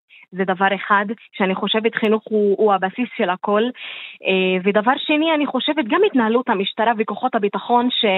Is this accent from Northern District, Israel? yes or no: yes; Shefa-'Amr, Northern District, Israel; אני משפרעם.